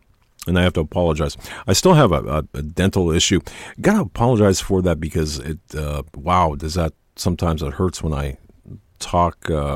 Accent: Pennsylvania, United States; This is something interesting that happened in my home state of Pennsylvania, Allentown.

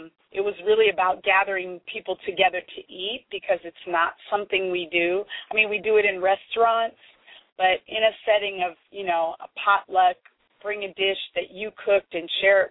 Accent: San Francisco, California, United States; born there; And then I was born in the Bay Area. I was born in San Francisco. And gumbo is really what connects me to my roots in Louisiana.

